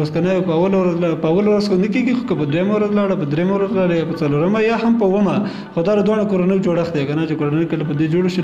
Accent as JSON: {"language": "Pashto", "country": "Afghanistan", "said": "تا ته ما مخکې وویل چې زه اصلا د کونړ ولایت اوسېدونکی یم."}